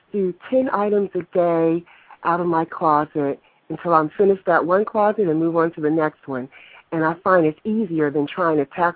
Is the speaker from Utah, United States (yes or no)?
no; New Jersey, United States; I'm from New Jersey.